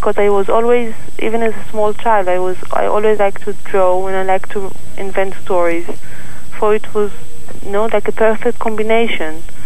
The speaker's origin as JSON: {"language": "English", "country": "Israel", "second_language": "English", "moved": "as an adult", "lives_now": "England, United Kingdom", "said": "No, I'm from Israel. I'm only been living for 2 years now. I moved just because of some... my husband work here, but I consider myself from Israel. I can't say that I'm from England."}